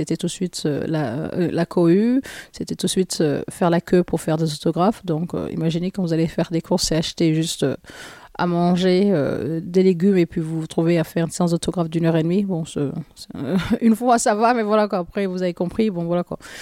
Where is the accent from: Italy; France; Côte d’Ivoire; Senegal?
France; Nice, Provence-Alpes-Côte d'Azur; born there; mon livret de famille que je suis née à Nice?